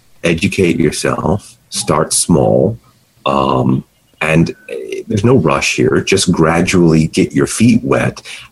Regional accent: Kentucky, United States; moved away as an adult; now in New York, United States; I'm originally from Kentucky, and my wife and I moved to New York in 1997, and she's an actress, so we needed to be here.

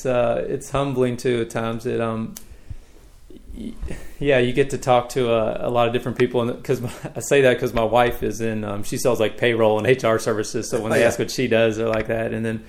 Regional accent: Louisville, Kentucky, United States; I was born here in Louisville, raised in Kentucky, Louisville, Kentucky.

